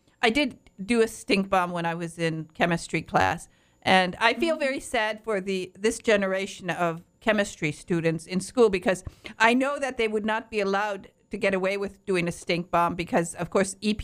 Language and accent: English; Michigan, United States; One, because you're from Michigan, and I'm from Michigan.